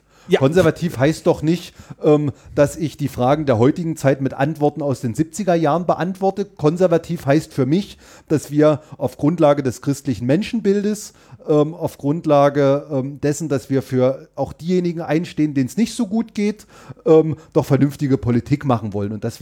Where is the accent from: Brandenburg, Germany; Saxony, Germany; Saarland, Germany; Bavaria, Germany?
Saxony, Germany; Görlitz; in meiner Heimatstadt Görlitz-Skorzelitz einen Landestag